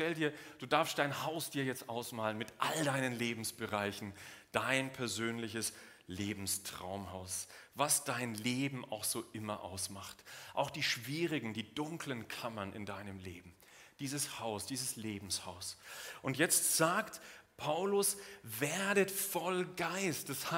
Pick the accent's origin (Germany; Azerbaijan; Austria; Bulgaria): Germany; Bavaria; now in Switzerland; Ich bin aufgewachsen in Bayern, in der Nähe von München.